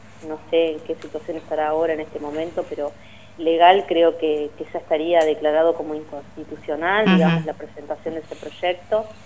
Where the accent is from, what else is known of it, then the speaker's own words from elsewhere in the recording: San Antonio Oeste, Río Negro, Argentina; obviamente yo soy nativa de nuestra ciudad de San Antonio